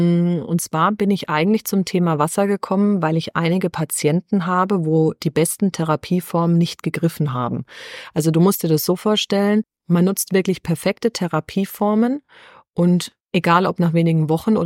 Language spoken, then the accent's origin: German; Bavaria, Germany; now in Baden-Württemberg, Germany; ich bin 37, ich komme gebürtig aus Unterfranken, bin seit vielen Jahren im schönen Baden-Württemberg gelandet